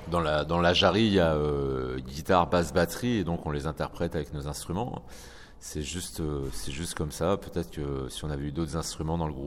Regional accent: France; first language French; c'est que nous, on est français, c'est notre langue maternelle

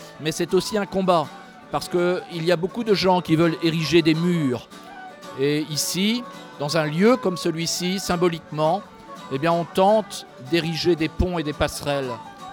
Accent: Brittany, France; On est de Bretagne et du monde.

